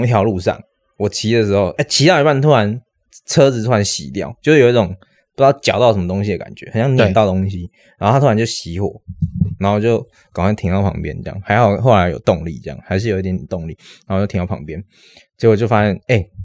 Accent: Taiwan; 但是我是台湾人情味的代表吧

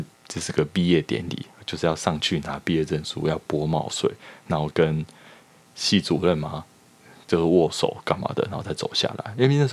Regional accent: Taoyuan, Taiwan; 你妈先问我是哪里人，我说我是桃园人

